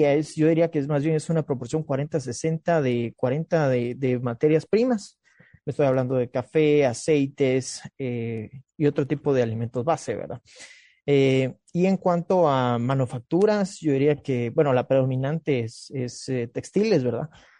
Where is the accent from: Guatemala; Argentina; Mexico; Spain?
Guatemala